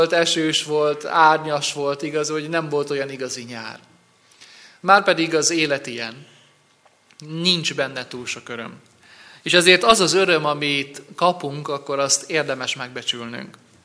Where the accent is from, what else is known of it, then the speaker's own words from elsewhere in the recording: Ózd, Borsod-Abaúj-Zemplén, Hungary; Én emlékszem arra, hogy amikor gyerek voltam, milyen volt az Ózdi strand. Én ózdi gyerek vagyok, és az Ózdi strandra jártunk annak idején fürödni.